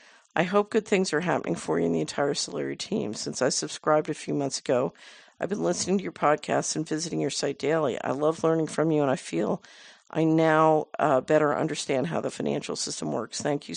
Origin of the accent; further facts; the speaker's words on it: Fort Collins, Colorado, United States; Fort Collins, Colorado, my hometown, has a good local food system in development.